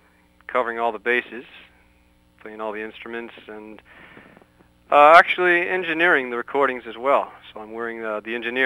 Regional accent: Toronto, Ontario, Canada; Well, I'm from Toronto, Canada, so just north of the border

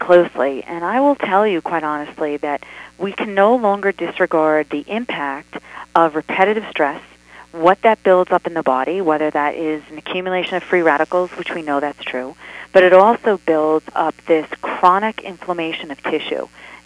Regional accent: West Point, New York, United States; It did start out with, I was born and raised on West Point

